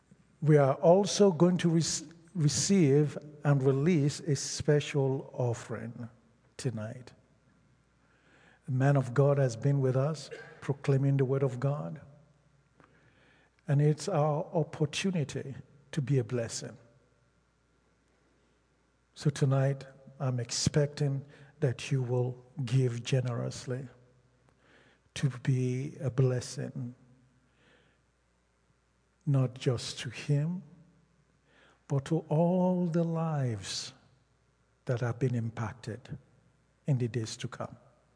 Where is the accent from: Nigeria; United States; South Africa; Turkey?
Nigeria; The first is the independence of Nigeria. And I am from Nigeria.